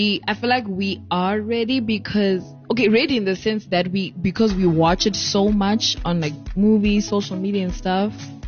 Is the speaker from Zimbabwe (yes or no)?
yes; Zimbabwe; feel like as Zimbabweans, we don't have that.